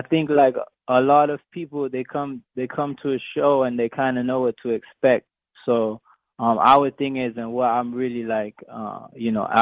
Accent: St. Lucia; I also was raised in a lot of countries and cultures myself. I have a West Indian background. I'm from St. Lucia. My father's from Sri Lanka.

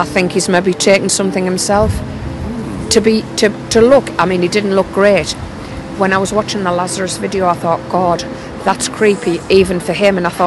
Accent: Durham, North East England, United Kingdom; I'm from Durham.

